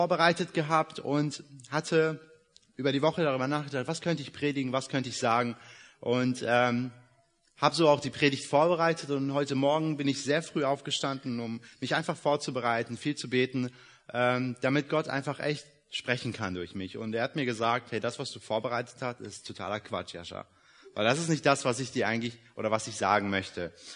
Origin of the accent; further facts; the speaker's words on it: Leer, Lower Saxony, Germany; also born or lived in Iran; Ich bin gebürtiger Iraner und vor 20 Jahren nach Deutschland gekommen mit meiner Familie, hier aufgewachsen. Mein Bruder ist auch hier geboren, in Oldenburg, gar nicht so weit weg von hier. Und wir leben seit ungefähr 19 Jahren haben wir in Leer gelebt